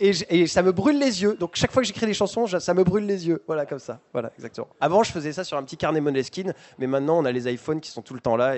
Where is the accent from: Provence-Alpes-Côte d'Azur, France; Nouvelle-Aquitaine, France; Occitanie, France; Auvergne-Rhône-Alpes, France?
Nouvelle-Aquitaine, France; Pau; Dans le sud-ouest, d'où je viens, de Pau